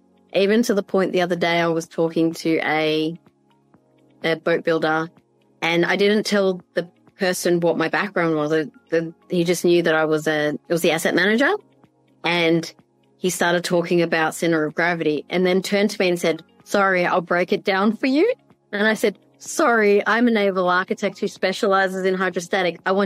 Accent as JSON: {"language": "English", "country": "Australia", "said": "I'm Australian"}